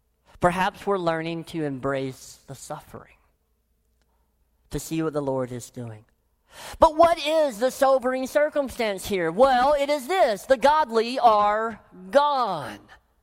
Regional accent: the South, United States; I grew up in the South and we talked in imagery all the time.

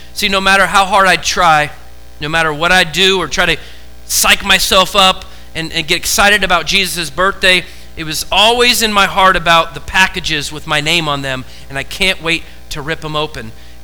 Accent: Oregon, United States; I'm used to growing up in Oregon, and we go to the mountain an hour away

